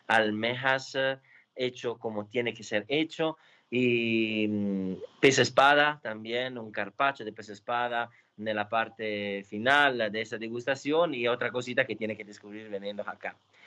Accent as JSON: {"language": "Spanish", "country": "Italy", "second_language": "Spanish", "said": "nosotros como italiana, como embajada italiana"}